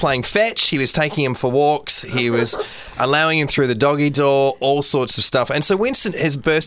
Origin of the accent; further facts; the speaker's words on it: Scotland, United Kingdom; Yeah. Well, I am Scottish